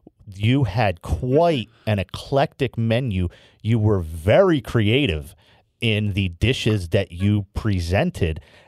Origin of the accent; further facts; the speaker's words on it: Philadelphia, Pennsylvania, United States; And I guess it's just from growing up in Philadelphia, a major urban center that we are blessed to be able to have so many different ethnic cuisines.